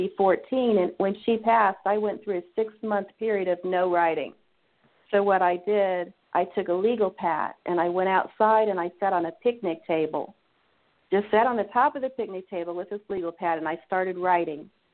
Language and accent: English; Ohio, United States; Because I was born and raised in Ohio, I was invited